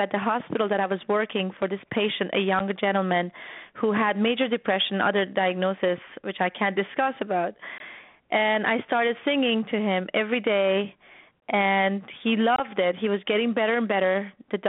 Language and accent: English; Iran; I learned that as a child when I was growing up in Iran, in the middle of war